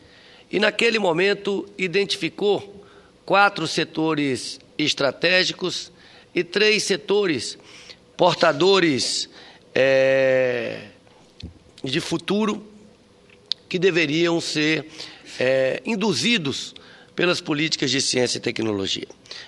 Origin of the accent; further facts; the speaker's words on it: Brazil; Eu sou inconformado, como brasileiro